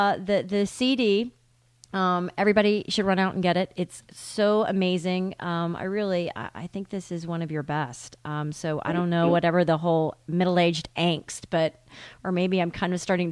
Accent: Tennessee, United States; I was going to school in Memphis and had friends in Atlanta and was growing up in East Tennessee.

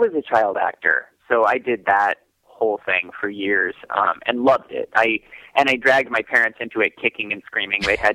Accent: Phoenix, Arizona, United States; now in Chicago, United States; I'm not from Chicago. I'm from Phoenix, Arizona, but I have been here now for almost 15 years.

